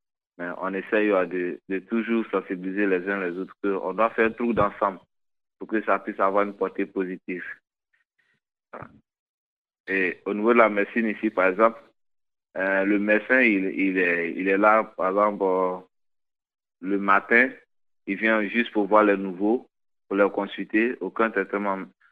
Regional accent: Côte d’Ivoire; je suis ivoirien.

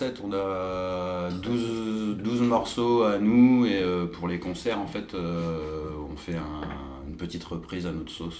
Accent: Hauts-de-France, France; nous on vient d'à côté de Soissons, on répète sur Braine en fait, mais on est un groupe du Soissonnais.

